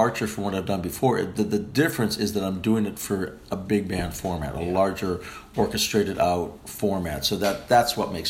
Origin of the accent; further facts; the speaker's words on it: Vancouver, British Columbia, Canada; also born or lived in New York; I grew up in Vancouver, Canada. But the truth of the matter is that I will always have both coasts deeply in me. I lived on the East Coast, primarily New York, for about 15 years. Left home when I was 18.